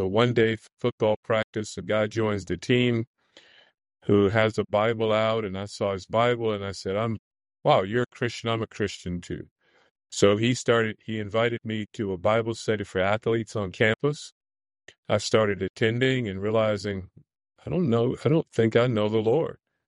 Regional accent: Orlando, Florida, United States; I grew up in Orlando, Florida, so I'm from the city beautiful, as it's called, and grew up attending a Presbyterian church in the neighborhood.

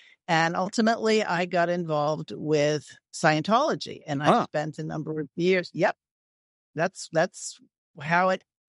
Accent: New York City, New York, United States; So I was raised on the East Coast in New York City. We're just outside New York City.

